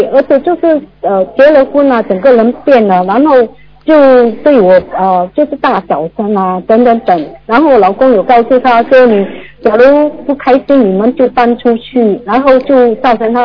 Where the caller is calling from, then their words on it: Singapore; 我是从新加坡打来的。